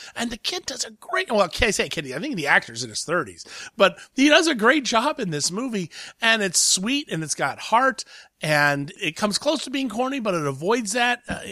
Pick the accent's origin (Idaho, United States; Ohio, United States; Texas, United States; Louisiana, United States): Ohio, United States; Columbus; who is actually from Cincinnati, so he's from my neck of the woods. I'm from Columbus